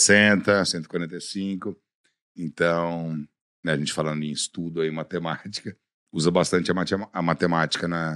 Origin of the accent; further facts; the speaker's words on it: Ribeirão Preto, São Paulo, Brazil; also born or lived in Piracicaba; Fiquei em Piracicaba até os 8 anos de idade. Com 8 anos de idade para 9, meu pai foi transferido numa empresa que ele trabalhava. Aliás, ele saiu da empresa que ele estava, foi contratado numa empresa em Ribeirão Preto. E aí nós fomos para lá